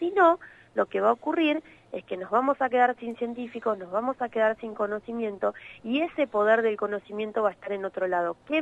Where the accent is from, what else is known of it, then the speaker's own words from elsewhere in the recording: Argentina; tienden a denostarnos como argentinos frente al mundo